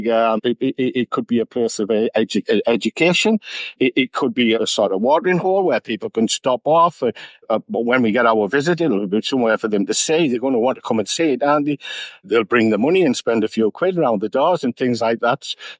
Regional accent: Witton Park, North East England, United Kingdom; Originally, I come from Witton Park.

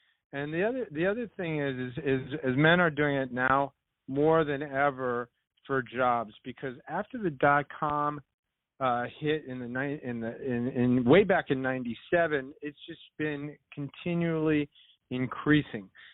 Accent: Iowa, United States; now in New York, United States; I mean, I came from Iowa, and I've been in New York since right around before 2000.

